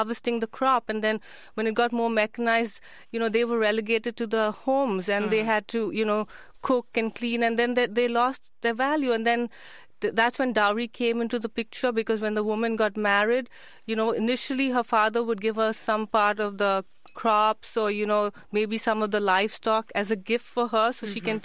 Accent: India; So growing up in India, I was really lucky to be born into a family that wanted daughters.

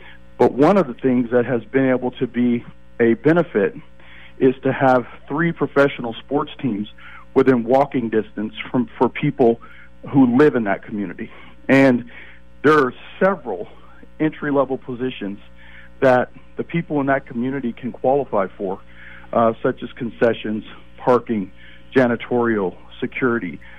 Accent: Oakland, California, United States; We've been born and raised in Oakland through all of its adversity.

